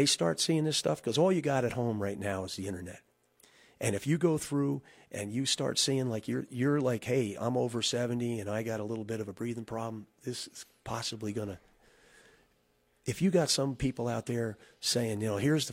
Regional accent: West Shokan, New York, United States; long fond memories of from back growing up in West Shokan.

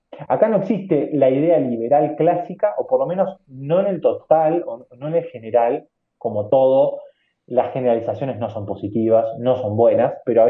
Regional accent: Uruguay; nos va a pasar, como uruguayos, como gobierno uruguayo

